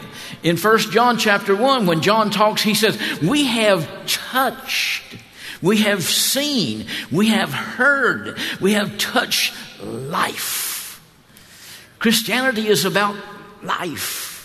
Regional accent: Florida, United States; Now, I'm originally from Florida.

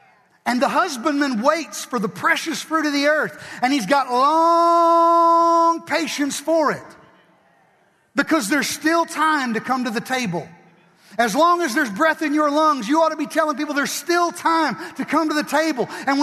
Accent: Kentucky, United States; But we like UK. We're from Kentucky. We can do that.

